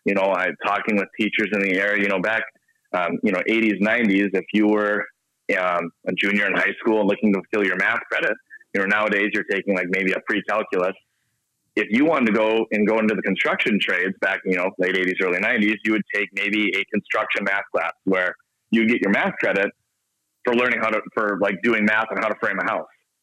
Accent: Grand Rapids, Michigan, United States; growing up in Grand Rapids, we're such a tight-knit community that takes care of each other and looks out for each other.

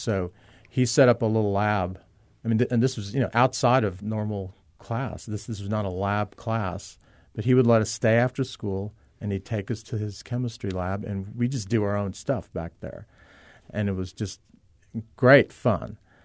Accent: Del Rio, Texas, United States; So I grew up in Del Rio on the border, and my high school colleagues, the popular ones, would go across the border and, to have fun and drink.

